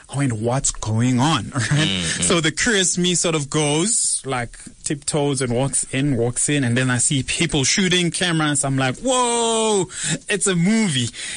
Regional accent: Soweto, Gauteng, South Africa; I grew up in Central Western Jabavu, right? And right next to where I grew up

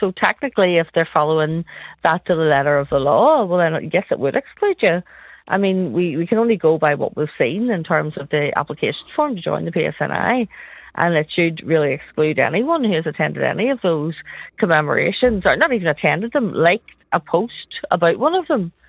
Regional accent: Belfast, Northern Ireland, United Kingdom; I come from a very nationalist community. I come from West Belfast

